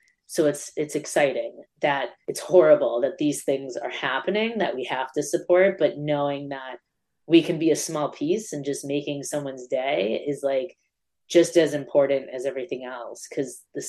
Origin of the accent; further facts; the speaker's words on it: Andover, Massachusetts, United States; We had our first in-person event on June 13th in my hometown of Andover, Mass, outside of Boston.